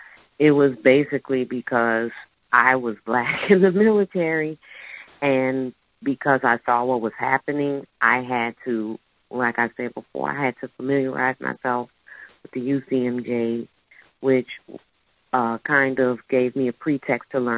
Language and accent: English; New Orleans, Louisiana, United States; I'm not just stationed in New Orleans. This is my hometown.